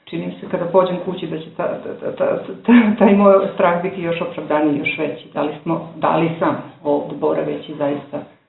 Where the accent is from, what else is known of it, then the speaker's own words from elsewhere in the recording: Užice, Zlatibor District, Serbia; dolazim iz Užica